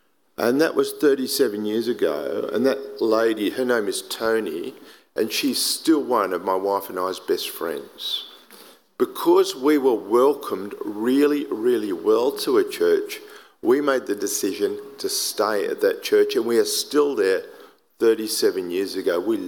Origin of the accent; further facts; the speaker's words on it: Sydney, New South Wales, Australia; now in Melbourne, Australia; my wife Alice and I were born in Sydney, and we grew up in Sydney, and we were very good Sydney Anglicans. We went to the local Anglican church. So then when we moved to Melbourne